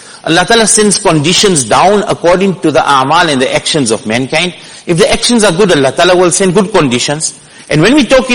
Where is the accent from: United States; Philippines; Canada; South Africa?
South Africa; I'm a South African, so I can say it.